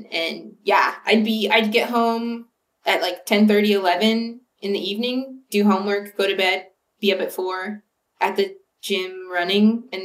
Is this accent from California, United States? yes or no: yes; Ventura, California, United States; I'm from about an hour north of LA. I'm from Ventura. So it was like right in my backyard.